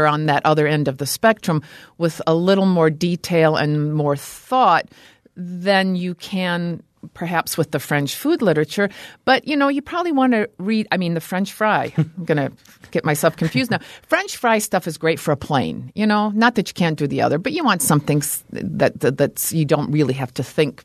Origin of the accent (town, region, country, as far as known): Scotland, United Kingdom; born or raised there